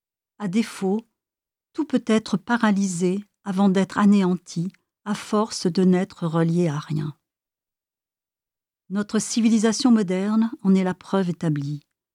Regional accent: Burkina Faso; La thèse fondamentale que je souhaite exposer en tant que Burkinabé

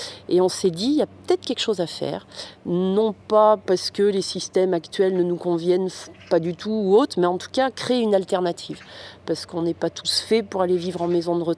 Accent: Valence, Auvergne-Rhône-Alpes, France; on a décidé de la faire venir à Valence, puisque moi, je suis originaire de Valence, c'était plus pratique aussi.

